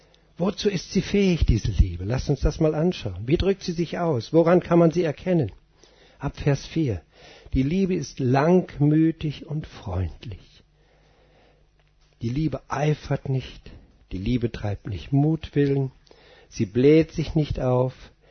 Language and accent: German; North Rhine-Westphalia, Germany; In Westfalen kennt man das. Wir kommen aus Westfalen.